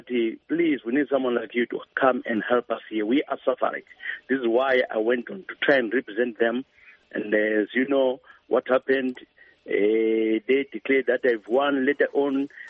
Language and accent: English; Lower Gweru, Midlands, Zimbabwe; I come from Lower Kweru. So from Lower Kweru, we lag behind in terms of development and everything.